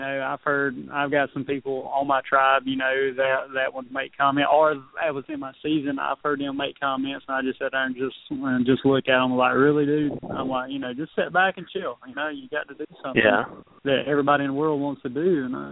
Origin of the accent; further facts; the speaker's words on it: the South, United States; I was raised in the South. I was raised very, very being very polite and stuff like that.